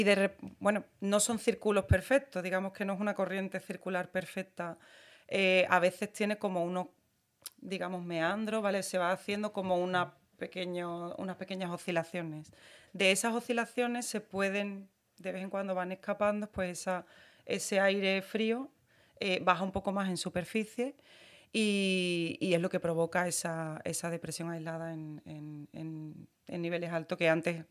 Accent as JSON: {"language": "Spanish", "town": "Marchena", "region": "Andalusia", "country": "Spain", "said": "yo soy original de Marchena, de un pueblo de la campiña sevillana, y estudié ciencias ambientales"}